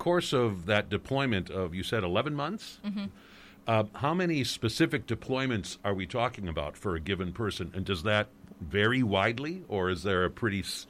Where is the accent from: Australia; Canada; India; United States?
United States; Iowa; I grew up in Iowa, but I don't remember where Vinton is.